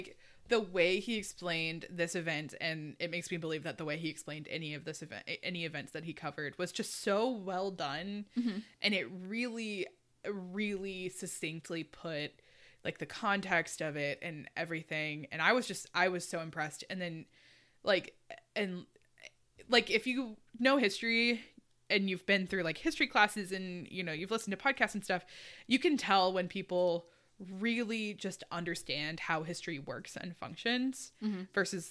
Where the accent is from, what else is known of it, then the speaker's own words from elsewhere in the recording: United States; but as an American, it just does not sound right.